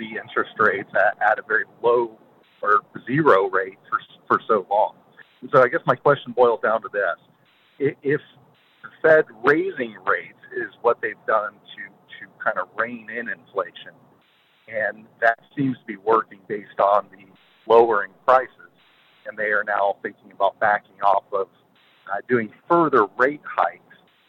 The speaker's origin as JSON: {"language": "English", "region": "Ohio", "country": "United States", "said": "I'm from Ohio."}